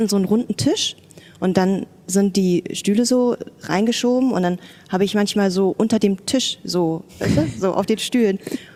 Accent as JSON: {"language": "German", "region": "Berlin", "country": "Germany", "tie": "born or raised there", "said": "Gebürtige Berlinerin."}